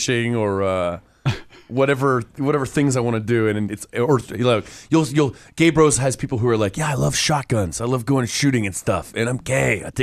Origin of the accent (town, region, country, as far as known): Atlanta, Georgia, United States; born or raised there; also born or lived in Nebraska / Los Angeles